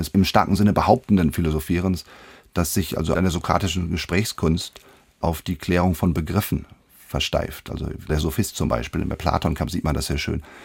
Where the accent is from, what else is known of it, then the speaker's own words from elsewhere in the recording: Northern Germany, Germany; Also ich komme aus Norddeutschland, aus der norddeutschen Tiefebene sozusagen, und irgendwie hat mich das da angezogen.